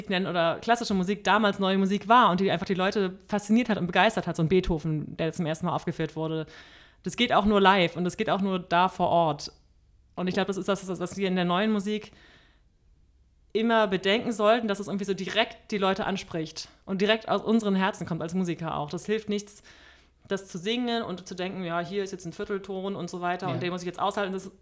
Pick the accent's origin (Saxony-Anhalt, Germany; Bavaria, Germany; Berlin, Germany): Berlin, Germany; Und natürlich komme ich aus Deutschland und in Berlin habe ich meine Kontakte, ich bin Berlinerin